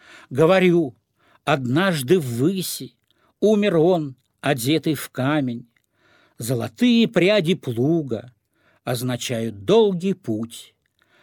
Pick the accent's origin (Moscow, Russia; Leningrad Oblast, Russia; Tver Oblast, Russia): Leningrad Oblast, Russia; Usikirkko; Это как раз деревня Усикирка финская, да, расшифровывается как «Новая церковь» на Карельском перешейке